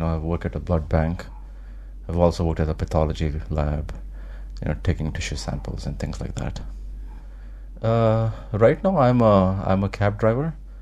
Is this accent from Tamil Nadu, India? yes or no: yes; Tamil Nadu, India; moved away as an adult; now in San Francisco, United States; I'm from Tamil Nadu, India. I live in San Francisco.